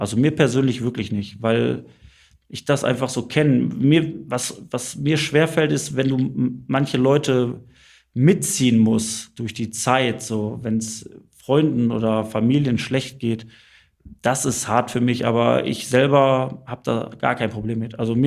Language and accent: German; Bottrop, North Rhine-Westphalia, Germany; Ich komme aus Bottrop von dort.